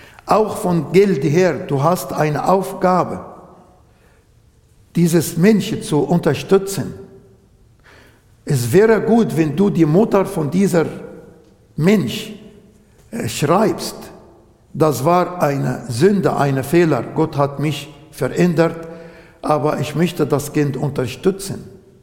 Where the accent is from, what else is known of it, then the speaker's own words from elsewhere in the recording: Egypt; ich bin Ägypter, ich will in Ägypten bleiben, der Herr hier dienen in meiner Muttersprache